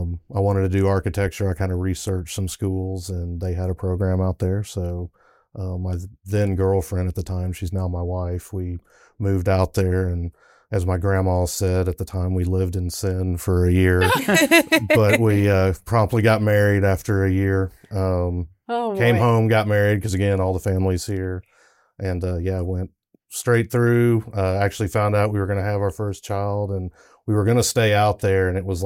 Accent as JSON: {"language": "English", "town": "Nashville", "region": "Tennessee", "country": "United States", "tie": "born or raised there", "said": "So I'm actually from Nashville."}